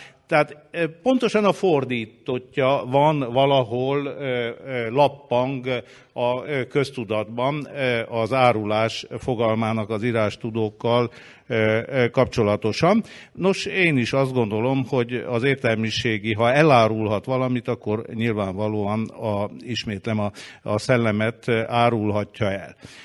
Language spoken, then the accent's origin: Hungarian; Transylvania, Romania; aki erdélyi vagyok, és Erdélyből jöttem